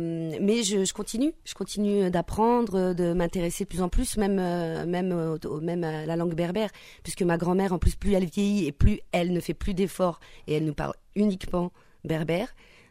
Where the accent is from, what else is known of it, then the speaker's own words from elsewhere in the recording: Angoulême, Nouvelle-Aquitaine, France; Moi, je suis née à Angoulême, voilà, là, je suis charentaise berbère.